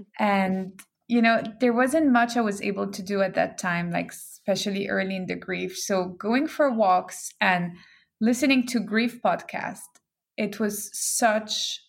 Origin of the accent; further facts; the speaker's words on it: Geneva, Switzerland; also born or lived in London / Brazil; now in New York, United States; I grew up in Geneva, Switzerland. I've been around a lot. I lived in London for a few years. Then I lived in Brazil for 10 years. And now I've been living in New York for the past 5 years and a half.